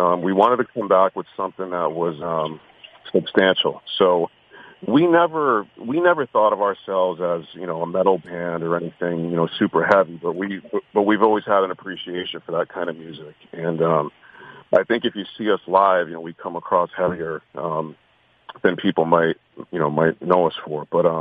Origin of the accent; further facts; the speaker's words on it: New England, United States; Jersey's done a pretty great job of embracing me. I'm from New England, so I feel like Jersey's become my second home.